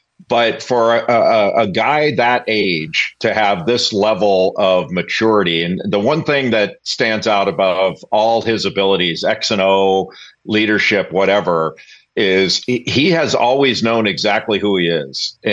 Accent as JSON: {"language": "English", "town": "Los Angeles", "region": "California", "country": "United States", "tie": "born or raised there", "said": "I grew up in Los Angeles, and I'm 62 years old."}